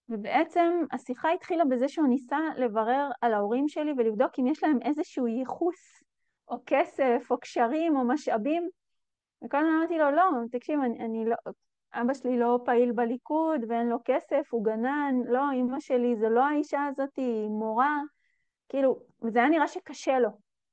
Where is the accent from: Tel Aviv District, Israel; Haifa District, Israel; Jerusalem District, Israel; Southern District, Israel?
Southern District, Israel; Midreshet Ben-Gurion; שזה יום שהוא מוכר לי כי גדלתי במדרשת בן גוריון, וכל שנה יש יום בן גוריון ובאים כל הראשי ממשלה והחברי כנסת ושרים.